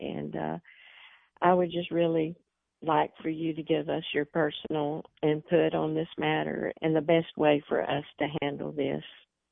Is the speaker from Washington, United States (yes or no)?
no; Fort Worth, Texas, United States; I'm from Fort Worth, Texas.